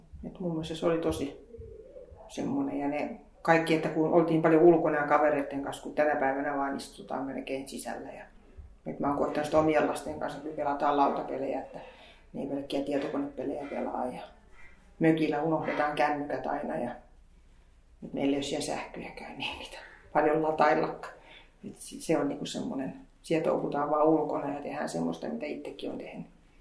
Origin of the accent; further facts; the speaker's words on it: Tampere, Pirkanmaa, Finland; Mä oon ihan tamperelainen ja syntynyt tuonne Tahmelasta asunut ja syntynyt.